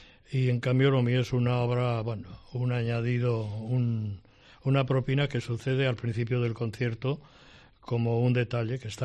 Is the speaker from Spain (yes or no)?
yes; Ituren, Navarre, Spain; En Ituren, soy de Ituren.